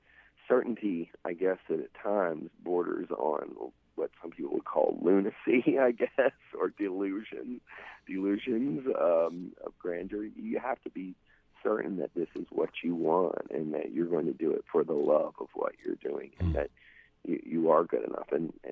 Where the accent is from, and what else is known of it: Chesapeake, Virginia, United States; born or raised there; moved away as an adult; now in Richmond, United States